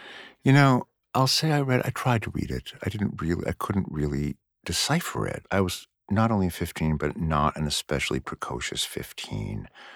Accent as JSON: {"language": "English", "town": "Los Angeles", "region": "California", "country": "United States", "tie": "born or raised there", "said": "I grew up in Los Angeles. I wasn't an especially bookish kid. And I went to a ridiculous public high school where they didn't really teach us anything."}